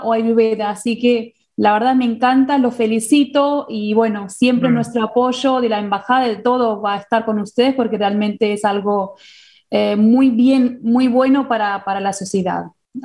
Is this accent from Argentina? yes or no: no; India; Spanish is a second language; Porque viste que yo soy de la India